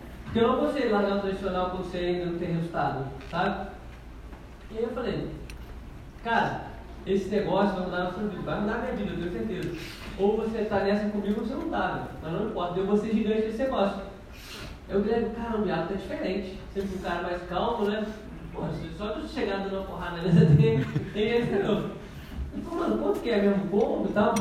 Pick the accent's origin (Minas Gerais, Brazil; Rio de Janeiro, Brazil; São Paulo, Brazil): Minas Gerais, Brazil; Eu sou de Minas, eu não conheço ninguém no Rio.